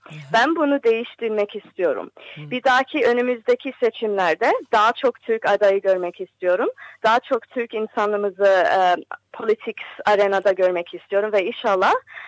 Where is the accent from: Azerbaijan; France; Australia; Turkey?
Australia; Bonnyrigg, New South Wales; ben Fairfield District Hastanesi'nde doğdum. Bonnerig'de yaşıyorum ama ömür boyu, hani 28 senedir Bonnerig'de yaşıyorum. O da Fairfield City bölgesinin içinde kalıyor.